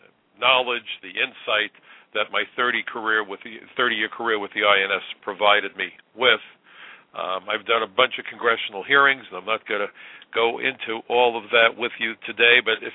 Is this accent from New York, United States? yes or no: yes; New York, United States; All of my career was in New York. And as a New Yorker, I could tell you